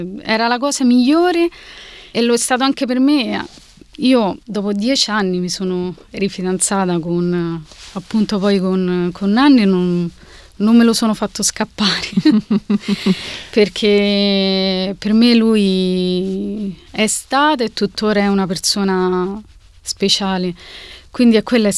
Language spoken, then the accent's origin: Italian; Aprilia, Lazio, Italy; io vengo da Aprilia, diciamo una città vicino Roma, diciamo ho sempre vissuto lì, ecco.